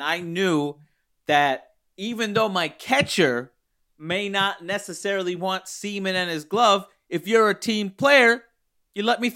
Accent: Pigtown, Maryland, United States; I was raised in Pigtown, of course. I didn't think I'd leave Pigtown.

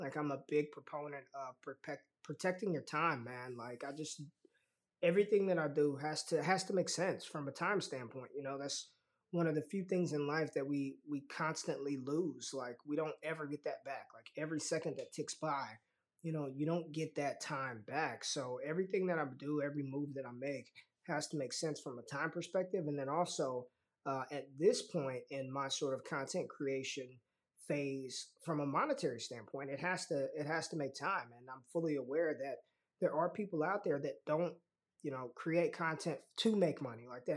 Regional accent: Las Vegas, Nevada, United States; You know, I'm from Vegas, so it runs in my veins already, man.

